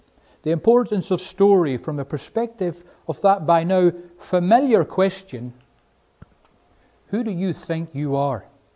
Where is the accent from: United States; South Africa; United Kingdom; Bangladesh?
United Kingdom; Wick, Scotland; born there; Or I might give my birthplace. I'm from Wick in Caithness. Maybe that explains a whole lot of questions.